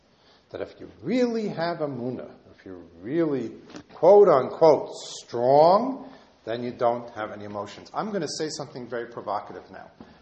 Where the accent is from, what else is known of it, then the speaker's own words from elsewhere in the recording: New York, United States; being a New Yorker, once the subway ends, as far as I can, the world ends